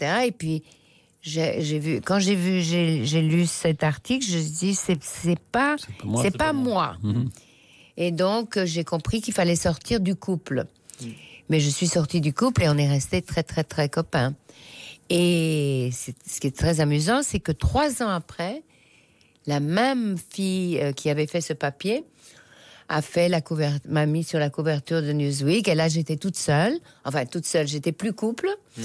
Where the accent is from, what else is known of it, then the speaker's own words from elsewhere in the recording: Belgium; Et alors, je suis née en Belgique. Alors, en Belgique, il fait très gris, et puis c'est un peu monotone.